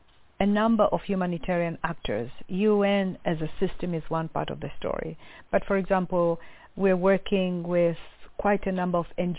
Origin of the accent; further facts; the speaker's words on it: Kilimanjaro, Tanzania; I'm from Tanzania, coming from Kilimanjaro.